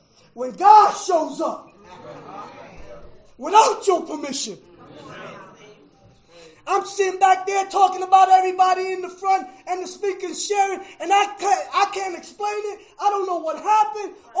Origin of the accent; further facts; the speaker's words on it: Bronx, New York, United States; I'm sitting there because I'm from the South Bronx and I'm the great eye.